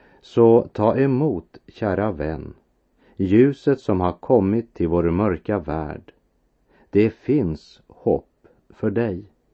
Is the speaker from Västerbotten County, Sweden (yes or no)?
yes; Västerbotten County, Sweden; Jag kan minnas en mörk midvintermorgon från min barndom i Västerbotten.